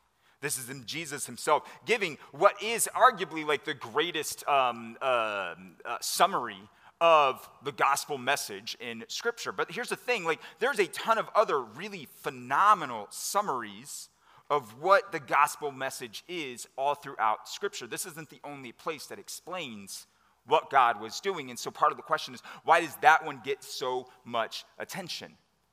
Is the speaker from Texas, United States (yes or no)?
yes; Texas, United States; like I'm a Texan, so like I got to balance those two things.